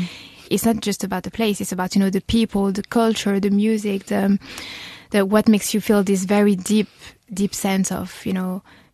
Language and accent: English; France; So yes, I did grow up in France. My dad is from Tunisia. My mom is from Martinique.